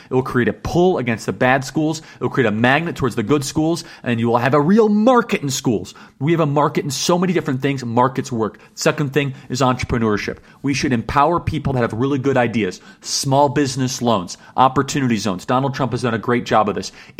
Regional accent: United States; I'm a Christian. I'm an American.

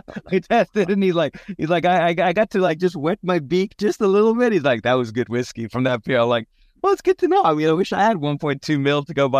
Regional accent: South Africa; I grew up in South Africa.

